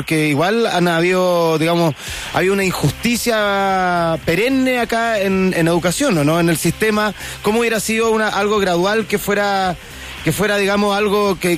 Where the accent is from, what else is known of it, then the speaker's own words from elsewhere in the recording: Magallanes, Chile; Porque en Magallanes, yo soy de Magallanes, por eso es que conozco bien el problema